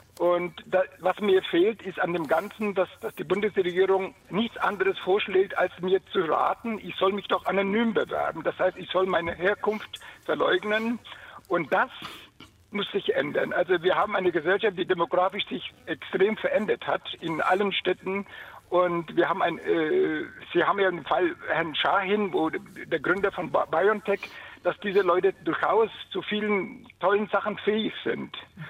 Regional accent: Turkey; now in Erlangen, Germany; Ich stamme ursprünglich aus der Türkei.

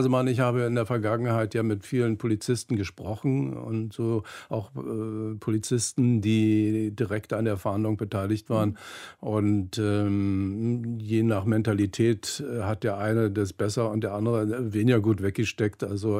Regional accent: Rudow, Berlin, Germany; Aber ich bin in Rudow aufgewachsen, in einem wunderschönen, verwilderten Garten

